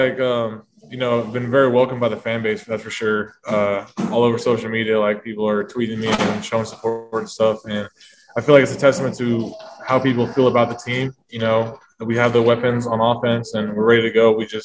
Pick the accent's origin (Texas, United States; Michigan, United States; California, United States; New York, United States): Texas, United States; Houston; I'm from Houston, Texas